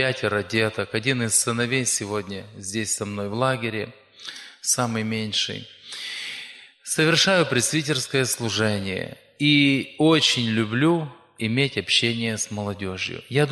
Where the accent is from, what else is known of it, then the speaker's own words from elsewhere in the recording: Zakarpattia Oblast, Ukraine; Приехал я к вам из Закарпатия. Это Западная Украина.